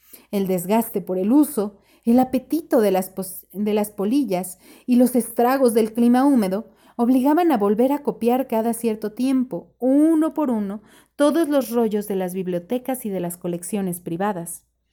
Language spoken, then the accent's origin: Spanish; Mexico City, Mexico; also born or lived in Yucatán; yo siempre voy a ser de mi tierra, a la que amo, pero muchas cosas de allá sí que aprendí